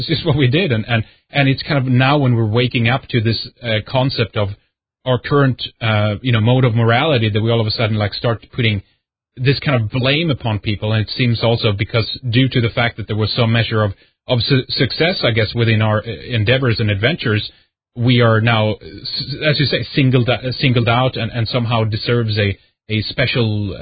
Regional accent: Sweden; English is a second language; just growing up in Sweden, I always have to continue to just harken back to that and remind people as well of how it is to grow up in a Scandinavian country today

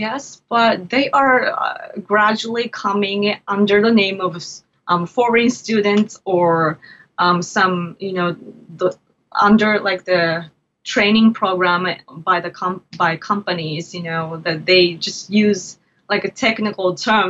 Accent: Fukuoka, Japan; I've even, like, visited one in Fukuoka, like, which is my hometown.

